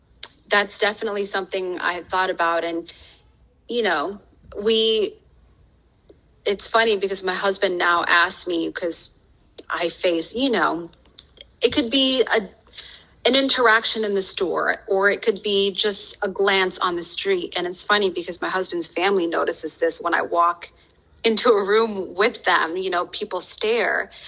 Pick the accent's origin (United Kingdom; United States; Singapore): United States; Chicago, Illinois; Growing up in Chicago, I remember reading, honestly, just some Muslim sounding bylines in the Chicago Sun-Times.